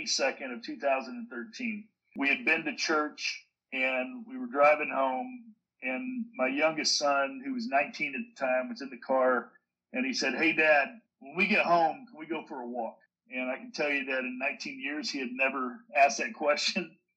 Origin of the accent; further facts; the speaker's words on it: Texas, United States; I live in the great state of Texas. Literally born and bred in the Bible Belt.